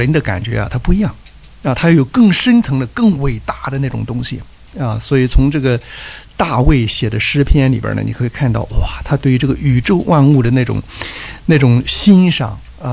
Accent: China; 所以我们中国人有这个凤舞啊

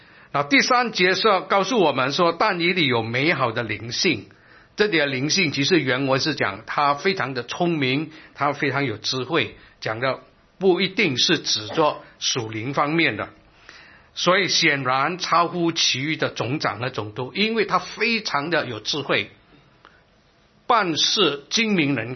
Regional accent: Singapore; 说新加坡的政治，我来自新加坡

